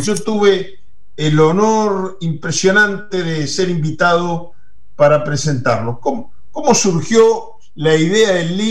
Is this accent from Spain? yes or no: no; Uruguay; creo que los dos tenemos que sentirnos como uruguayos muy orgullosos